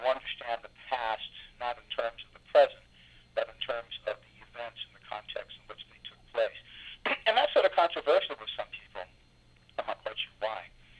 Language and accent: English; California, United States; when I came here from California